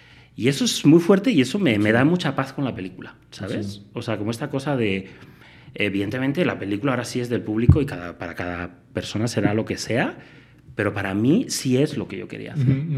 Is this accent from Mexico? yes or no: no; Pamplona, Navarre, Spain; Llega Navidad, me voy a Pamplona, me voy a mi pueblo, todo bien.